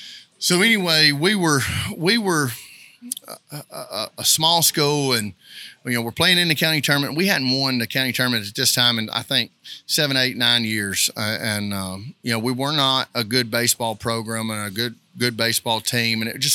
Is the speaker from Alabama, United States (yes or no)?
yes; Alabama, United States; And, you know, I grew up in Northeast Alabama, and we don't have a professional team in Alabama of any kind.